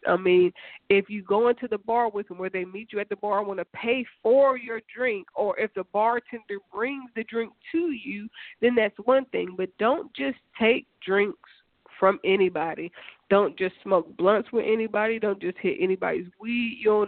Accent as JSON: {"language": "English", "town": "Dayton", "region": "Ohio", "country": "United States", "said": "Like, I'm from the hood. I'm from Dayton, Ohio. I'm from the west side of Dayton, Ohio. And the west side of Dayton, Ohio is kind of rough a little bit."}